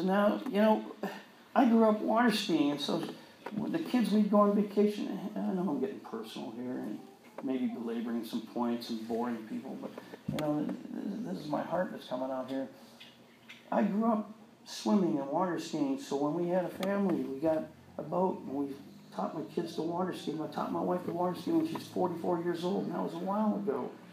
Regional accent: Canada; now in United States; When I moved to the United States from Canada, I decided not to get involved in sports.

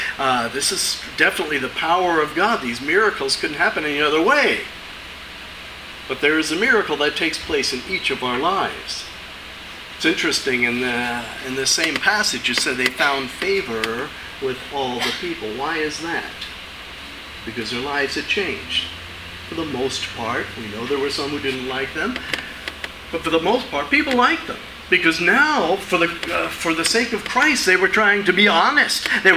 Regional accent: Long Island, New York, United States; I grew up on Long Island in New York. Sometimes I would take the Long Island Railroad.

